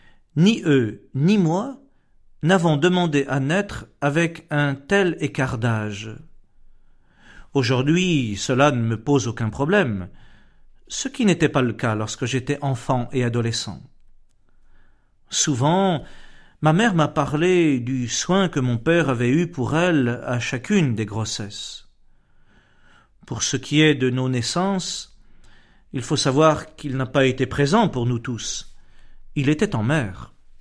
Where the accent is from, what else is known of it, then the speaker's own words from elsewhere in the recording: Plouhinec, Brittany, France; also born or lived in Hennebont; Fils et fille de marins, nous avons grandi à Plouinec, dans le Morbihan, dans un petit village de pêcheurs, le Vieux Passage.